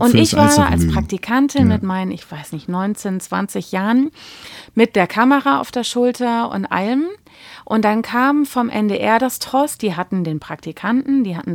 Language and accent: German; Hamburg, Germany; also born or lived in London; Nee, ich habe meine Teenie-Zeit in Hamburg zugebracht. Also ich bin aus London damals nach Hamburg gekommen